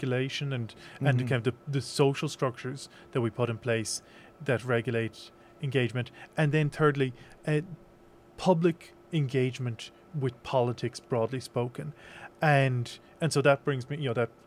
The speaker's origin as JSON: {"language": "English", "country": "Ireland", "moved": "yes", "said": "I'm originally from Ireland, so my original background in community radio is there."}